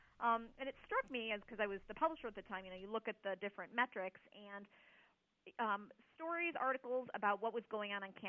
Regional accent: Deerfield, Illinois, United States; I grew up in Deerfield, so just south of the border in Lake County, Illinois

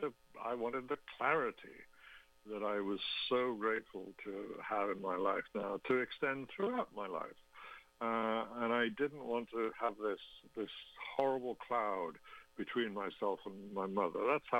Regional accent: United Kingdom; moved away as an adult; now in United States; that marriage involved me moving from my home country of the UK to the United States.

